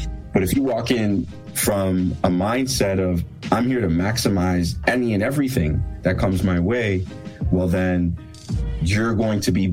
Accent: Montreal, Quebec, Canada; born there; Part of my story actually starts in Montreal. I was born in Montreal.

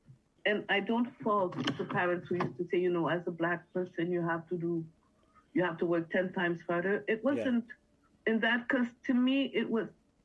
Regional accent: Outremont, Quebec, Canada; We grew up in Outremont. Yeah. In the 80s. 70s, 80s.

